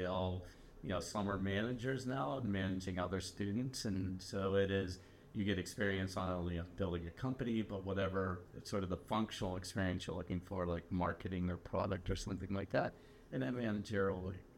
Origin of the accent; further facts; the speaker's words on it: Pittsburgh, Pennsylvania, United States; So I grew up in Pittsburgh